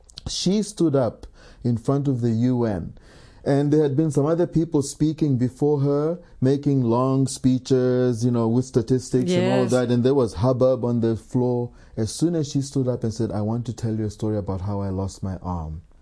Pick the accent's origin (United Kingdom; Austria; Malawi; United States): Malawi; I know growing up in Malawi, one of the things that I learned very early is that when you know somebody else's story